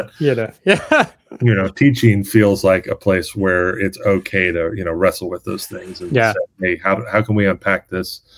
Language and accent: English; South Carolina, United States; a lot of the churches I grew up in were like small. And again, like, you know, growing up in South Carolina, mostly, one of them was in Greenville, but a few of them were, you know, more rural.